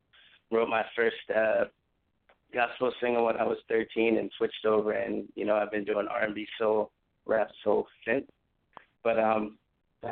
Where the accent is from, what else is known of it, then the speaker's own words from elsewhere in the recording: Delaware, United States; I'm also from Delaware.